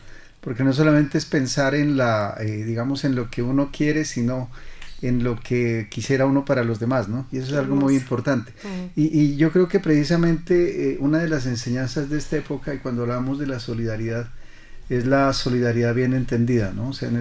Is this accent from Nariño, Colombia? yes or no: yes; Pasto, Nariño, Colombia; yo vengo de la ciudad de Pasto, una ciudad con una, de pronto un poco diferente a Popayán, que tiene mucho más marcado el sentimiento religioso.